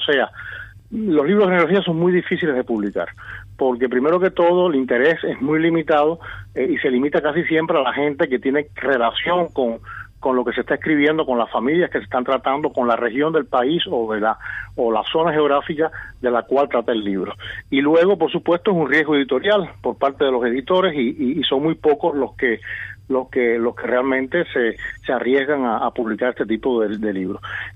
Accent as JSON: {"language": "Spanish", "region": "Havana", "country": "Cuba", "tie": "born or raised there", "moved": "yes", "said": "En realidad, donde me crié, donde viví hasta que me fui de Cuba, fue en La Habana."}